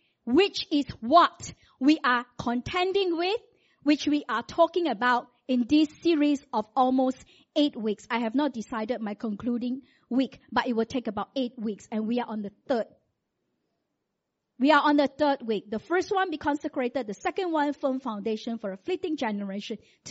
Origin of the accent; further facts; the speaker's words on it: Malaysia; All of you must learn how to wear sarong because we are Malaysian.